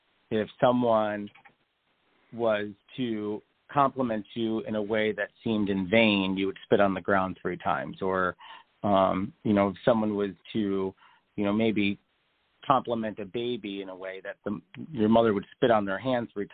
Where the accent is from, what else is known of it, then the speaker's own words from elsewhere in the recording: Staten Island, New York, United States; I grew up in Staten Island, which is out of the five boroughs of New York City, is known as being, you know, one of the Italian boroughs.